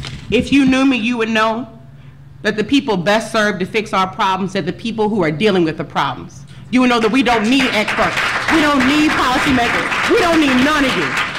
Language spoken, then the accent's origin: English; Knoxville, Tennessee, United States; also born or lived in Florida / Alabama; You would know that I'm from Knoxville, Tennessee, Florida, Alabama, and other parts of the South.